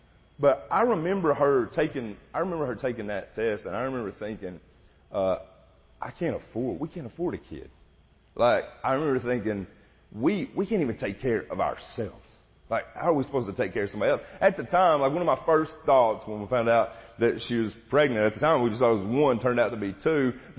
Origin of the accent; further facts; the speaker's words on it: Maynardville, Tennessee, United States; I was at the house that I grew up in Maynardville